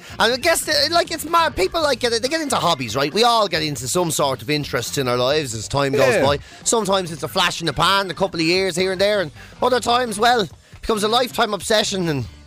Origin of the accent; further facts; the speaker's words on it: Cork, Munster, Ireland; born there; So I was born in Cork. It was 1975.